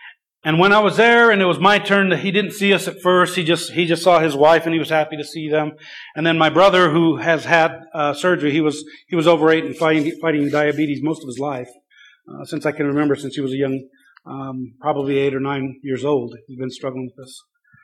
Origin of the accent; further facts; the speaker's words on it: Idaho, United States; but they chose Idaho, my home state, where a lot of my family, most of my family, my immediate family are.